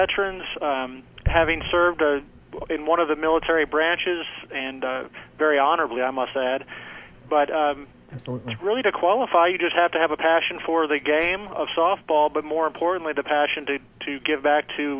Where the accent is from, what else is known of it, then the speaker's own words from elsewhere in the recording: Rockville, Maryland, United States; now in Lexington, United States; Well, I was raised in Rockville, Maryland, and I'm currently living in Lexington, Kentucky.